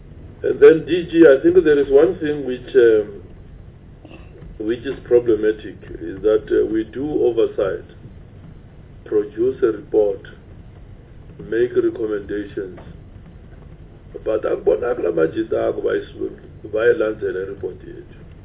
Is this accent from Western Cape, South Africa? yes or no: no; Eastern Cape, South Africa; And then we are from the Eastern Cape as well.